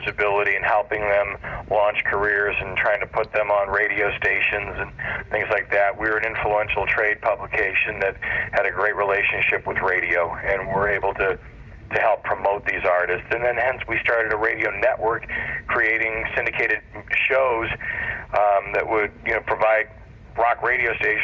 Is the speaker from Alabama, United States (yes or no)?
no; Rochester, New York, United States; ended up going back to my hometown and was fortunate enough to work at the radio station that I grew up listening to.